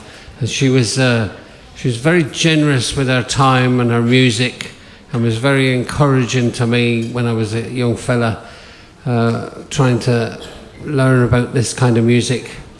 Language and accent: English; London, United Kingdom; when I was growing up in London